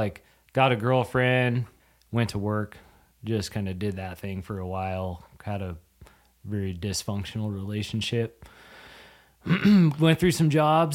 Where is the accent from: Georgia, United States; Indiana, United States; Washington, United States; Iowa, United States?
Washington, United States; moved away as an adult; It is, yeah. Born, raised there till I was, shoot, I was 18. I moved to North Dakota with my dad.